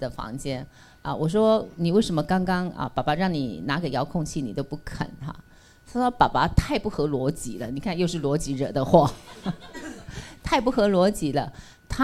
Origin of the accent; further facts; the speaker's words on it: China; 那你知道我们中国人讲孝顺哈